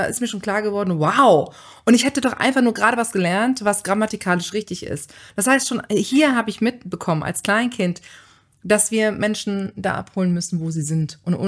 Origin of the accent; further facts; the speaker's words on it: Saxony, Germany; born there; ich bin geboren in der Nähe von Chemnitz.